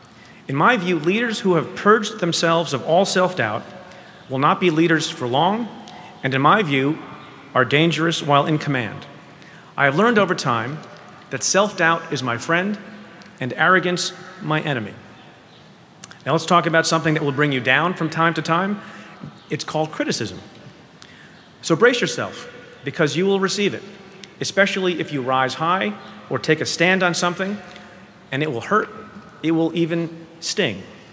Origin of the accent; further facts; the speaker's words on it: India; now in United States; even though I hail from India